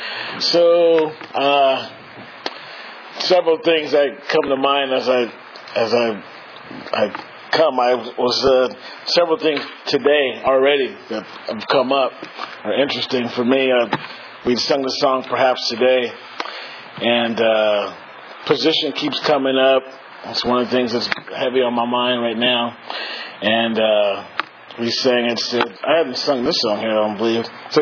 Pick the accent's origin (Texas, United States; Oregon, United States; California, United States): Oregon, United States; Portland; I was pretty nervous growing up in Portland. The further you got away from Portland, the more dangerous it was for me.